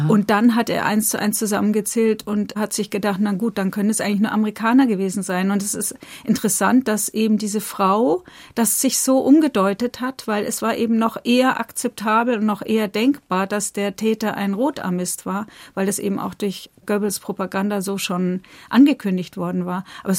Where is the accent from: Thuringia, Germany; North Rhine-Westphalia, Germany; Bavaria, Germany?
Bavaria, Germany; Ich komme ja aus Oberbayern